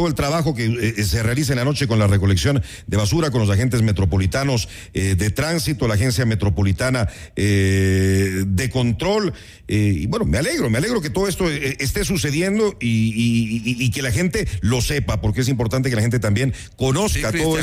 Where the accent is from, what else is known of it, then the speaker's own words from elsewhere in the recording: Quito, Pichincha, Ecuador; nos duele como quiteños.